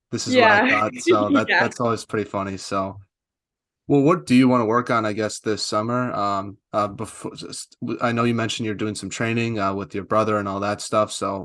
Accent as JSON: {"language": "English", "region": "Massachusetts", "country": "United States", "said": "I'm obviously from Massachusetts myself, but I don't know too much about Lynn."}